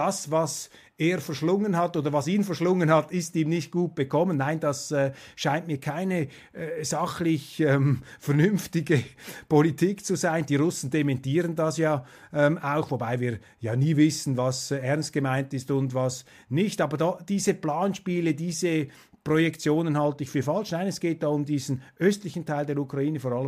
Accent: Switzerland; Ich bin ein Gegner seiner Zollpolitik, als Schweizer sowieso.

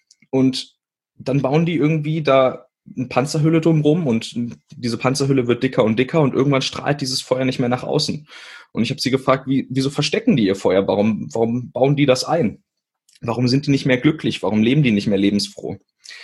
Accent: Witzenhausen, Hesse, Germany; born there; Also ich bin in Witzenhausen geboren. Das ist zwischen Kassel und Göttingen und eine ganz kleine Stadt.

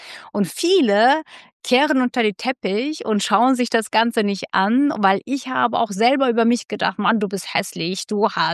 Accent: Istanbul, Turkey; German is a second language; moved away; ich bin ja in Istanbul geboren und aufgewachsen.

